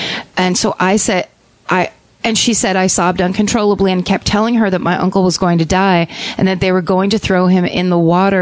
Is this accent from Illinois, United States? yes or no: no; Detroit, Michigan, United States; This is a combination of my hometown murder, that being Detroit at any time of this story, and what I believe got me into true crime.